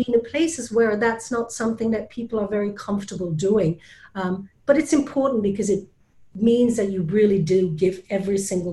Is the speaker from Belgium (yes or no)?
yes; Belgium; first language Flemish; English is a second language; I'm from Belgium. I'm a Flemish speaker